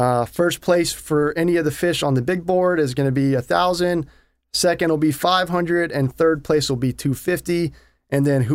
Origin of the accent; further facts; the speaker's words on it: Florida, United States; you know, I was born and raised in Indian River County and spent many days during the summer and throughout the year just, you know, enjoying the lagoon and our waterways